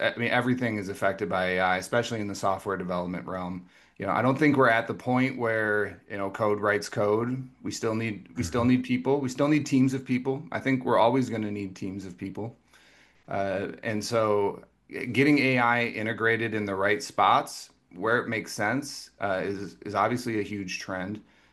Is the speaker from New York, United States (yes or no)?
no; Minnesota, United States; I grew up in Minnesota, and I actually grew up on a river in Minnesota that was a smallmouth bass river.